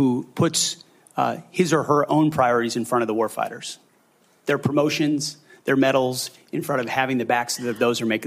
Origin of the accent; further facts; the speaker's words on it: United States; We are not Republicans. We are not Democrats. We are American warriors.